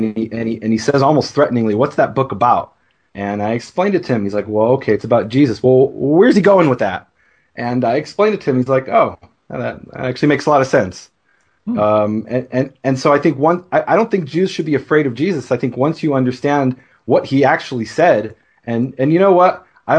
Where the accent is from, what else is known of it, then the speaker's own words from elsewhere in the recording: United States; I don't bring this up just because I'm an American